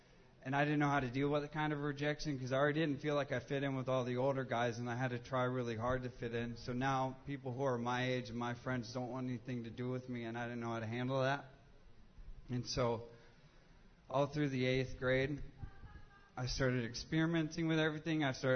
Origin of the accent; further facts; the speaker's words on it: North Carolina, United States; So I grew up way away from here. I grew up in North Carolina.